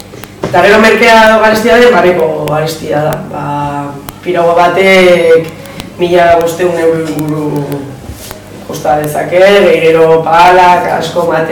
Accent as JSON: {"language": "Basque", "town": "San Sebastián", "region": "Basque Country", "country": "Spain", "said": "hogeita mazazpi urte dauzkat, Donostiarra naiz."}